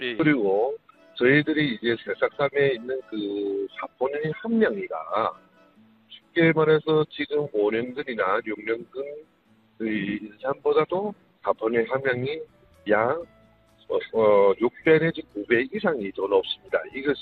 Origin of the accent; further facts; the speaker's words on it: Heilongjiang, China; 저는 고향이요. 흥룡강 개동현이라는데